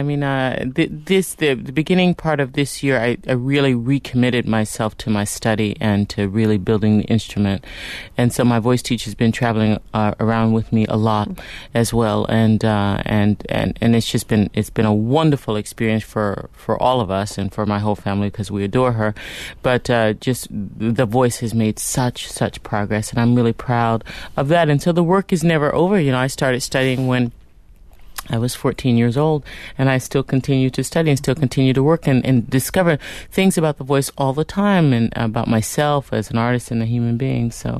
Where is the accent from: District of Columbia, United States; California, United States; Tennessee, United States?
District of Columbia, United States; Washington; in church when I was a young girl growing up in Washington, D.C., with my family who had a singing group.